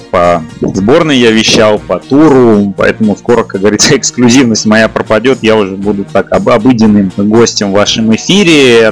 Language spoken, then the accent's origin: Russian; Armenia; Ну, я, как армянин, существо меркантильное